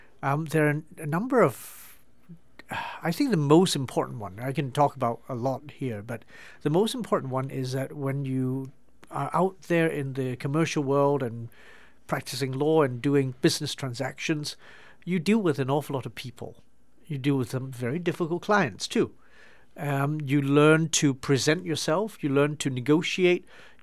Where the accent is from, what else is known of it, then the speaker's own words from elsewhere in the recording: Hong Kong; also born or lived in England; growing up in Hong Kong, which is not really in the Western classical tradition.